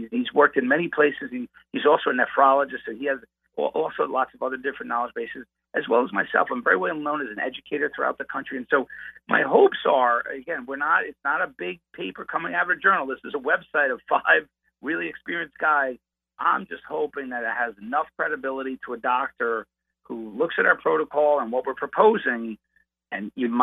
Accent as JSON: {"language": "English", "region": "Wisconsin", "country": "United States", "lives_now": "New York, United States", "said": "So I am from Wisconsin, but I'm also a New Yorker."}